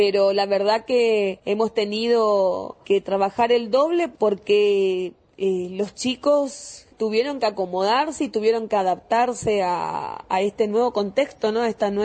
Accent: Corrientes, Argentina; En mi provincia, por ejemplo, que estamos en fase 3, yo soy de Corrientes Capital

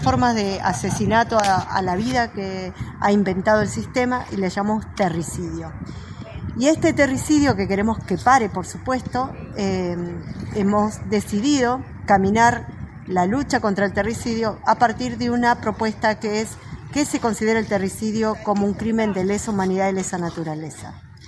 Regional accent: Corcovado, Chubut, Argentina; Vengo de Los Piliamahuiza, de Corcovado, Chubut, pertenezco al Movimiento Mujeres Indígenas por el Buen Vivir

